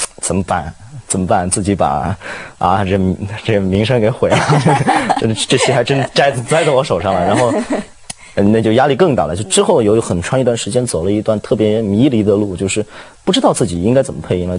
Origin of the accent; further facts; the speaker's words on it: Wuhan, Hubei, China; 我是武汉人，武汉在武汉长大的，当然那个语言环境呢，是因为我爸妈都不是武汉人，他们都是普通话。从小呢我就接触普通话，